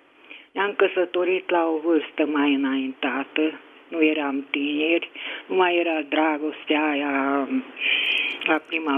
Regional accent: Hunedoara, Hunedoara County, Romania; din Hunedoara.

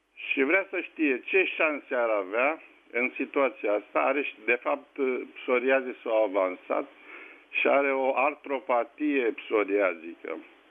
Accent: Bucharest, Romania; Sunt din București și aș vrea să vă expun o situație.

